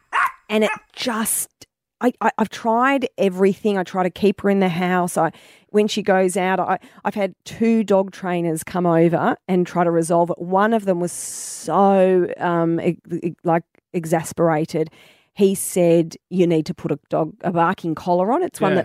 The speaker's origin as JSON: {"language": "English", "town": "Wonga Park", "region": "Victoria", "country": "Australia", "tie": "born or raised there", "said": "in Wonga Park, my hometown."}